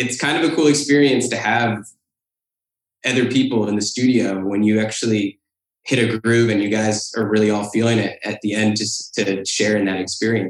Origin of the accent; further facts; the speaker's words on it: Phoenicia, New York, United States; When I was growing up, I grew up in the Catskill Mountains in Phoenicia, New York.